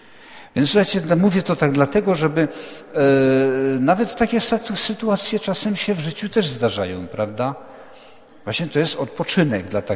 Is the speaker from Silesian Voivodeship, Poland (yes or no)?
yes; Silesian Voivodeship, Poland; u nas na Śląsku się mówiło, łachy na co dzień, na beztydzień i łachy na niedziela.